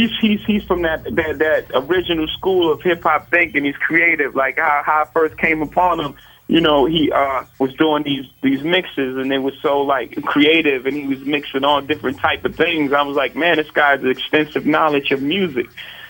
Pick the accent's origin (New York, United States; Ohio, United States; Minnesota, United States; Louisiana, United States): New York, United States; Brooklyn; now in Atlanta, United States; because I'm from Brooklyn. I'm not from here.